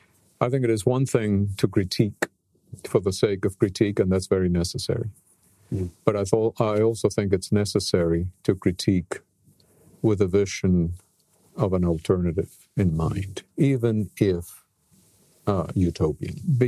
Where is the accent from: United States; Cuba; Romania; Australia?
Cuba; born there; English is a second language; Now, I was born in Cuba. I lived in a socialist, then communist regime, openly declared as such.